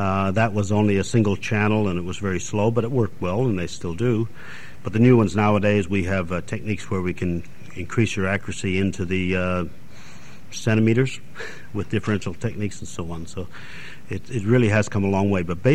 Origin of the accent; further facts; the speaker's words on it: Canada; if you were in, say, my hometown in Canada